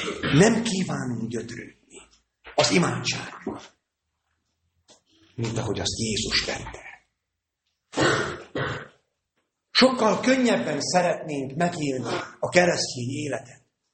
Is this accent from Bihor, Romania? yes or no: yes; Bihor, Romania; két kilométer volt Váradtól, egy kis Szálda-Vága, ahol felnőttem